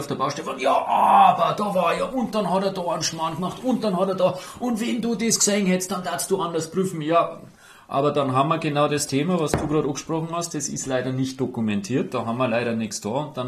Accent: Germany; ich als Deutscher

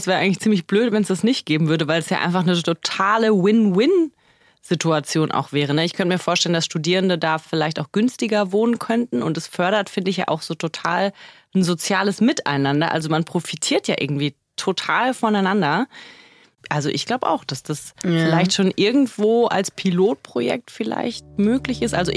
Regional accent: Cologne, North Rhine-Westphalia, Germany; aus Köln, also aus meiner Heimatstadt

